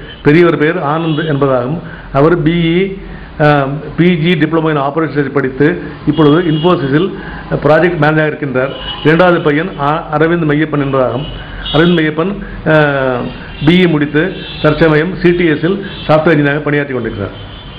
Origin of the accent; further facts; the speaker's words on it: Nachanthapatti, Tamil Nadu, India; எங்கள் ஊர் நச்சாந்தப்பட்டி, நான் பிள்ளையார்பட்டி கோயிலை சேர்ந்தவன். எங்கள் ஊரில் கிட்டத்தட்ட ஒரு 700 புள்ளி இருக்காங்க.